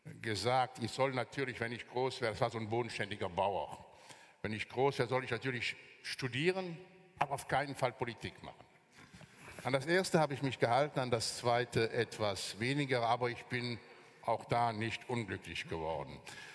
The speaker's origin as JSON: {"language": "German", "region": "Wallonia", "country": "Belgium", "said": "wegen der rechtswidrigen, aber effektiven Annexion meiner Heimat durch Hitler-Deutschland"}